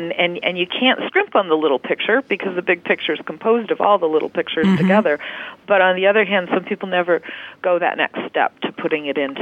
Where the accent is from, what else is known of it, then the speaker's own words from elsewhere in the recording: Pacific Northwest, United States; I grew up in the Pacific Northwest, always near the water.